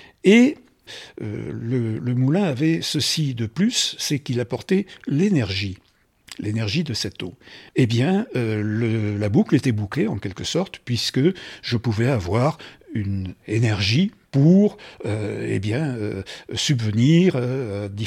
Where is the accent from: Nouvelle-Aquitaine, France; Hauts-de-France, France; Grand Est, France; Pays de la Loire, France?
Nouvelle-Aquitaine, France; Argentat; born there; Oui, d'abord je suis né à Argentat. Je fais partie de cette grande famille, en quelque sorte, de gens qui sont venus travailler de la construction des barrages